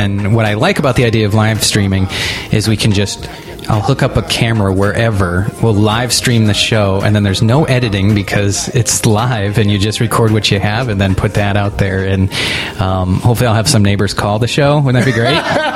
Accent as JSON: {"language": "English", "region": "New England", "country": "United States", "said": "I'm from New England, so yeah. Yeah, my mom is very thick Boston accent."}